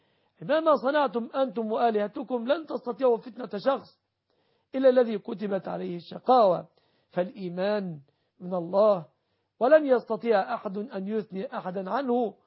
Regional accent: Egypt; بلادنا مصر

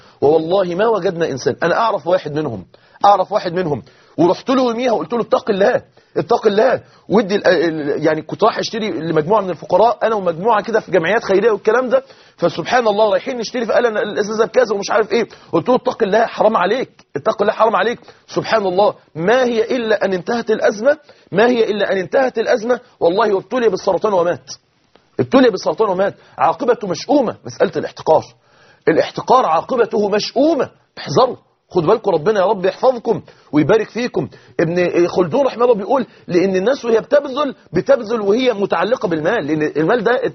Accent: Mansoura, Dakahlia, Egypt; كان عندنا في المنصورة ظهرت إشاعة إن ماء النيل ملوث بمواد كيماوية

